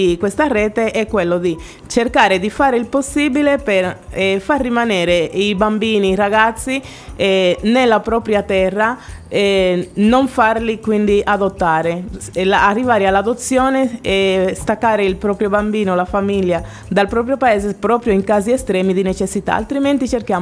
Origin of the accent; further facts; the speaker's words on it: Dominican Republic; now in Italy; Io arrivo dalla Repubblica Dominicana e arrivai in Sardegna 14 anni fa per amore.